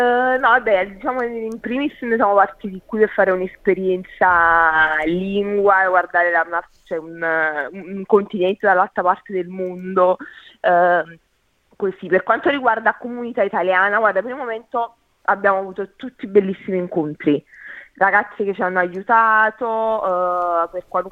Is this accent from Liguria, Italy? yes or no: no; Naples, Campania, Italy; now in Australia; da buona napoletana ovviamente non sono ancora molto mattiniera come gli australiani.